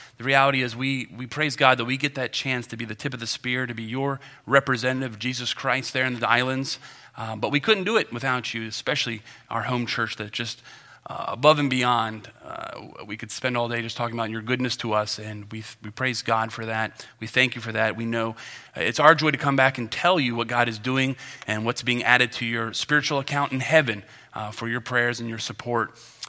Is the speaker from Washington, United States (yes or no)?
no; Martinsburg, West Virginia, United States; moved away as an adult; I came here from West Virginia. I grew up in Martinsburg, West Virginia, came down here in 2000